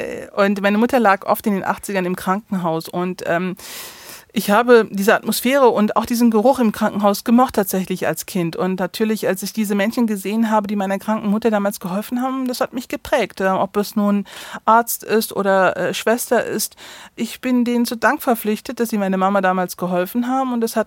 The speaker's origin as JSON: {"language": "German", "town": "Neuss", "region": "North Rhine-Westphalia", "country": "Germany", "tie": "born or raised there", "said": "Also ich bin hier in Neuss geboren, aufgewachsen und ausgebildet worden. Und dann ist natürlich Neuss auch meine Heimat. Aber was auch ein ganz großes Faktum ist, dass ich halt nun mal Eltern habe, die aus der Türkei kommen. Darauf bin ich auch stolz. Ich bin zweisprachig aufgewachsen."}